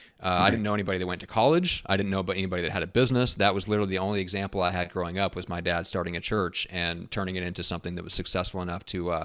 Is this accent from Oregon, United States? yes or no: no; Iowa, United States; I actually grew up in Iowa, so I'm a Midwest guy.